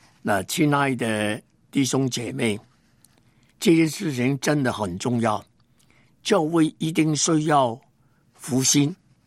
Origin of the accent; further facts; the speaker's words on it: Hong Kong; born there; 因为我是香港出生的，但是呢神给我一个中国心，虽然我那个时间连普通话都不会讲